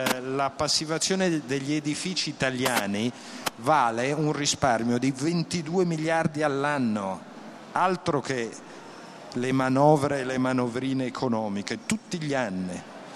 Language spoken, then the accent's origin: Italian; Milan, Lombardy, Italy; Io vengo da Milano.